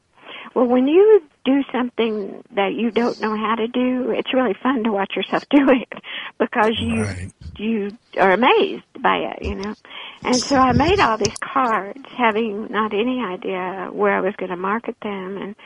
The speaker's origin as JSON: {"language": "English", "region": "Texas", "country": "United States", "said": "I'm from West Texas. All that has to be done before you go out the door, you know."}